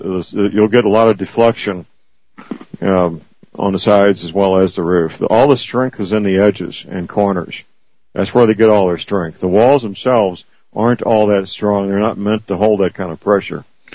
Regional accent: Missouri, United States; let's go to Jim in my home state, Missouri.

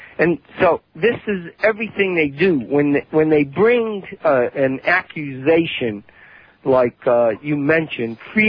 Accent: Massachusetts, United States; now in Arkansas, United States; because I grew up in Massachusetts. So I'm in Arkansas now, but I know about snow, okay?

